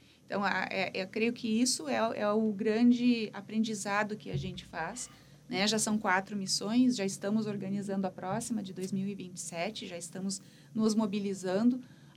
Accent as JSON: {"language": "Portuguese", "region": "Rio Grande do Sul", "country": "Brazil", "said": "ela é um pouco dessa identidade que a gente, enquanto gaúcho, tem. Né? De olhar para a nossa terra"}